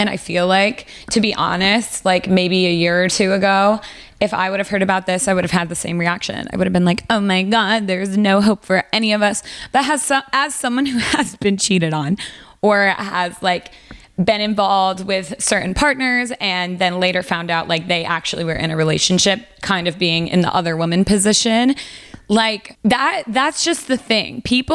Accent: Michigan, United States; now in New York, United States; I grew up in Michigan, so I feel like I've served my time dealing with the cold

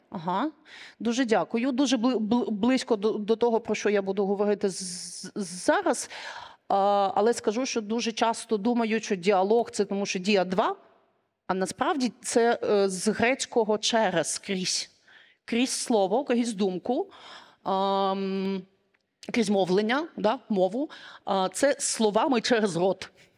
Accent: Crimea, Ukraine; now in Kyiv, Ukraine; Я з Криму. До 14-го року я мешкала у Криму і, відповідно, через окупацію виїхала до Києва, живу і працюю там.

